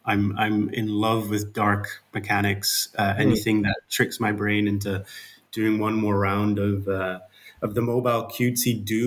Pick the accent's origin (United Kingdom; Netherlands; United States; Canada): Netherlands; accent: Dutch; English is a second language; I'm Dutch, as you can hear from my accent, I guess.